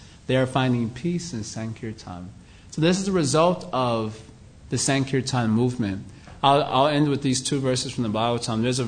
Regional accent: Chicago, Illinois, United States; Many times in Chicago, I'm from Chicago.

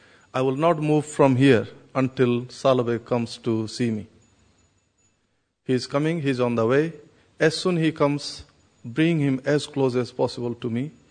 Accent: Puri, Odisha, India; since I am from Jagannath Puri

